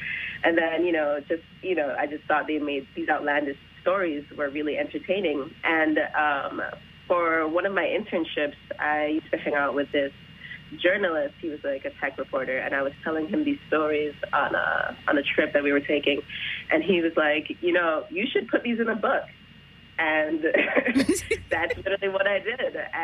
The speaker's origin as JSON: {"language": "English", "town": "Kingston", "country": "Jamaica", "tie": "born or raised there", "also_born_or_lived": "New York, United States / Wisconsin, United States", "moved": "yes", "said": "before I moved to Wisconsin, I mean, I was born and raised in Kingston, Jamaica."}